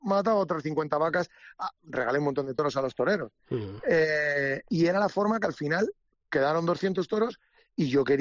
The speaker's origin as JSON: {"language": "Spanish", "town": "Daganzo", "region": "Community of Madrid", "country": "Spain", "said": "yo vengo de Daganzo, yo soy de un pueblo de Madrid, mi madre de Ajalbir, mi padre de Daganzo y Palomar de Anchuelo."}